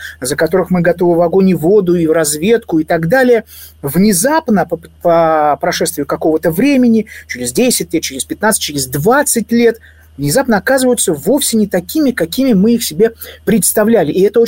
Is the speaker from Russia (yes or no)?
yes; Saint Petersburg, Russia; Я сам родился в Ленинграде, жил очень долгое время, почти всю свою жизнь в Санкт-Петербурге. Сейчас я нахожусь в другом городе, несущественно в каком, но, в общем, родом я из Петербурга.